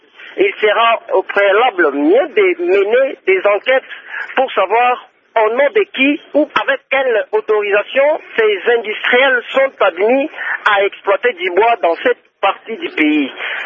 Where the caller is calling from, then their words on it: Kananga, Kasaï-Occidental, DR Congo; de Kananga, province du Kassai occidental.